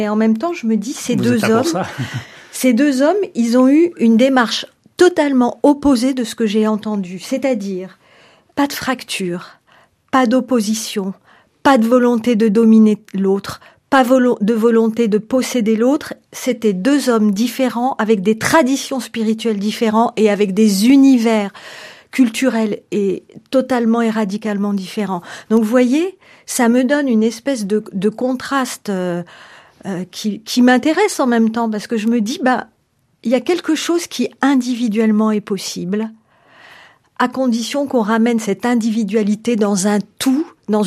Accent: France; je suis française, je le dis dans le livre, je suis une citoyenne française descendante de parents algériens

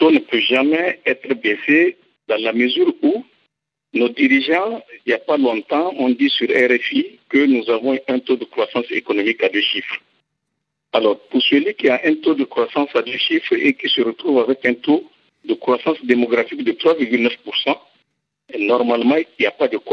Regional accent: Niger; Mais toujours est-il que chez nous, au Niger, il n'y a rien qui est fait

